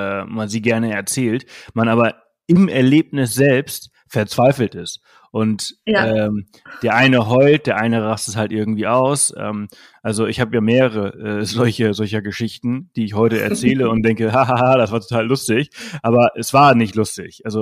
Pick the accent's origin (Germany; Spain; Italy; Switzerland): Spain; Balearic Islands; also born or lived in Salzburg; Also ich komme ja aus Mallorca